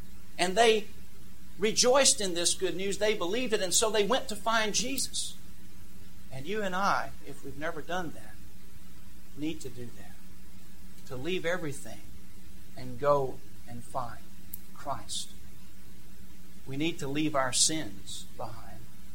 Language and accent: English; the South, United States; I was raised in the South and went to church most every Sunday.